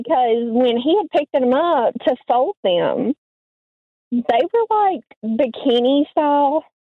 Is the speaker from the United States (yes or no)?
yes; the South, United States; Like, I'm from the South